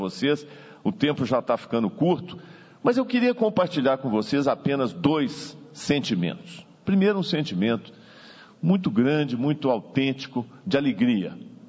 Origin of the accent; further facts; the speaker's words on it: Minas Gerais, Brazil; a gente é mineiro e cultiva esse sentimento, procedimento de convivência, né? Mineiro gosta da convivência